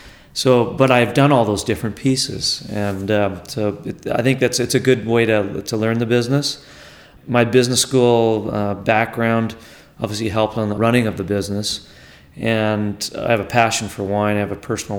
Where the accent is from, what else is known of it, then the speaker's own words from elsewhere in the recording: Vancouver, British Columbia, Canada; also born or lived in San Francisco, United States; My father was born in San Francisco, as I was. At a young age, the family moved to Vancouver, Canada. So I grew up in Vancouver, Canada.